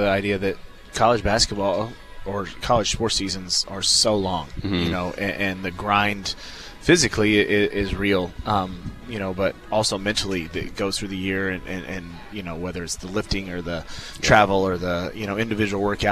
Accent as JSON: {"language": "English", "region": "Kansas", "country": "United States", "tie": "born or raised there", "said": "growing up in Western Kansas, you know, at the time Hays was in the RMAC"}